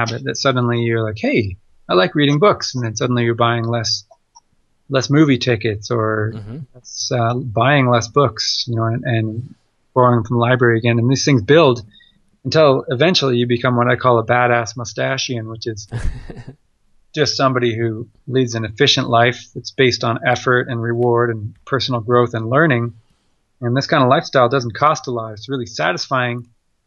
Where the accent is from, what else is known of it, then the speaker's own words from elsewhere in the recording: Canada; also born or lived in Ottawa; growing up in Canada, the places where I lived have worse winters than anywhere in the lower 48 for the most part.